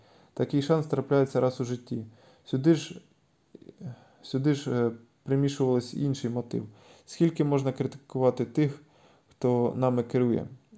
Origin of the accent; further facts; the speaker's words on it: Kharkiv, Kharkiv Oblast, Ukraine; як це відбувалося в моєму рідному Харкові